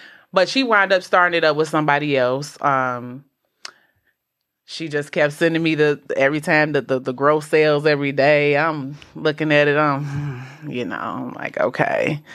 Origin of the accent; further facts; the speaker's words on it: Chicago, Illinois, United States; I grew up in Chicago on the South Side. Shout out to the South Side. You know, I'm a project. I'm a product of the projects. You know, I grew up in the projects.